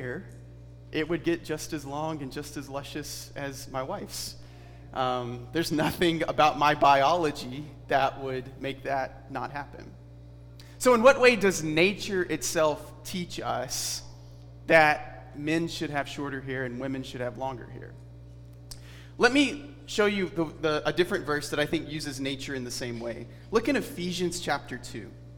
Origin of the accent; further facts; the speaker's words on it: Alabama, United States; I grew up in Alabama. And that was very, very common among the women of the church that I grew up in.